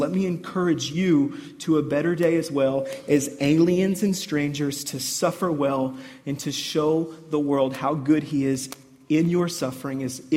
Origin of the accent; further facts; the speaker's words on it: United States; I'm an American. I am buoyed by First Amendment rights.